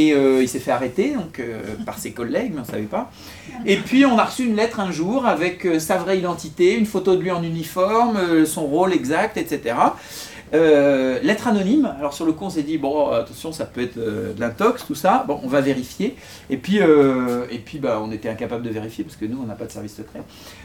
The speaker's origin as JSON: {"language": "French", "region": "North", "country": "France", "said": "quand on est du Nord, évidemment, on aime"}